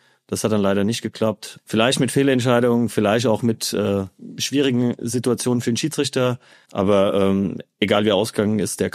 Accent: Speyer, Rhineland-Palatinate, Germany; born there; also ich habe in meiner Geburtsstadt Speyer habe ich angefangen zu ringen.

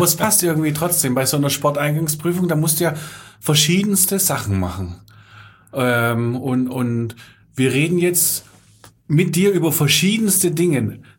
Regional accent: Baden-Württemberg, Germany; Nochmal Baden-Württemberg, das liegt mir jetzt als Schwabe näher als Bayern.

